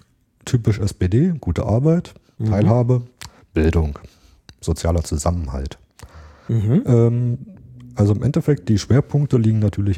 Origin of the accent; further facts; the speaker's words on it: Brandenburg, Germany; Bin halt Brandenburger, da halt im KV Potsdam-Mittelmark drin.